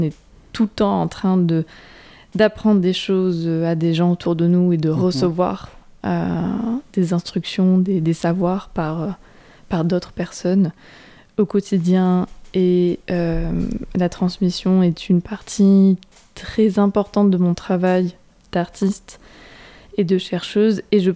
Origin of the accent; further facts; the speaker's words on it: Hauts-de-France, France; parce que je viens du nord de la France, en Picardie, on fait beaucoup de tir à l'arc.